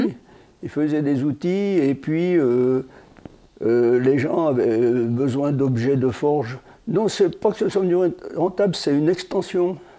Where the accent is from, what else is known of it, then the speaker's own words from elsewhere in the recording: l'Échrenne, Auvergne-Rhône-Alpes, France; Ça fait 79 ans. Je suis né, la maternité est à Aix-les-Bains, mais je suis né à l'Échrenne. J'ai toujours habité à l'Échrenne, donc j'ai pas eu de changement. J'habitais à côté de la rivière, le Chiran, le pont. Notre maison touchait la rivière, le Chiran.